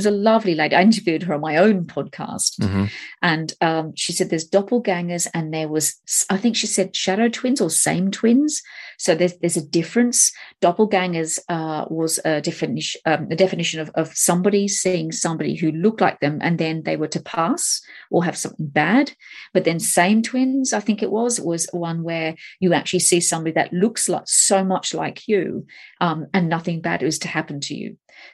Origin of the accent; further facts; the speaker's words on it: Australia; I came from Australia.